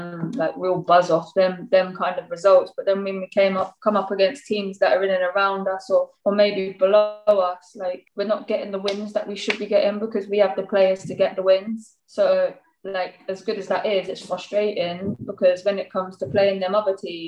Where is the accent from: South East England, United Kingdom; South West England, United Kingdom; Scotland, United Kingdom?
South East England, United Kingdom; Slough; Everyone asks me, I try and say I'm from Windsor, so you've done your research, so I can't tell you I'm from Windsor, because obviously Windsor's like a nice area, like, but no, yeah, Slough